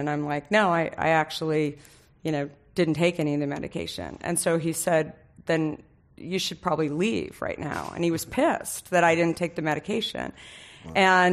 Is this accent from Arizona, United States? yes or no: yes; Arizona, United States; And I grew up in Arizona. I should have been drinking lots of water, but I just never did.